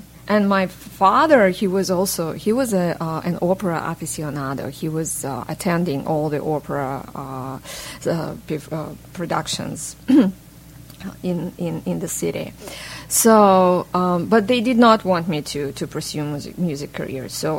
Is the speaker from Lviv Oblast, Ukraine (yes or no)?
no; Kyiv, Ukraine; Well, I was raised in Ukraine, Kyiv, the capital of Ukraine